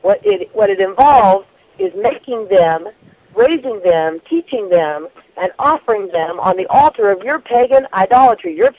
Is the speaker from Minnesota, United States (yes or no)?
no; Topeka, Kansas, United States; You know, that's we're from Topeka